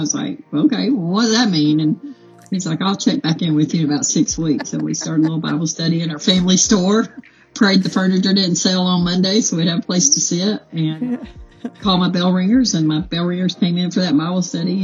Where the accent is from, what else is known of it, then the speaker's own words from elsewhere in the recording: Cleveland, Tennessee, United States; also born or lived in Chattanooga; I am in Cleveland, Tennessee. I actually grew up in Cleveland, Tennessee. It is my hometown. I left here back in early 90s and migrated just 30 miles north to Chattanooga